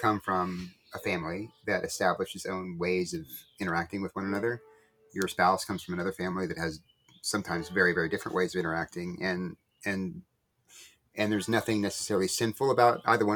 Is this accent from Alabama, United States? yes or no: no; Mississippi, United States; born there; sympathize, for example, with those who want to take the Confederate flag symbol off of the Mississippi flag. I was born in Mississippi.